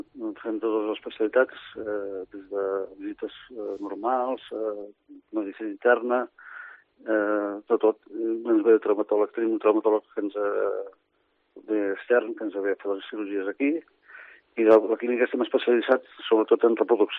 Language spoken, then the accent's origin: Catalan; Figueres, Catalonia, Spain; que jo soc de Figueres.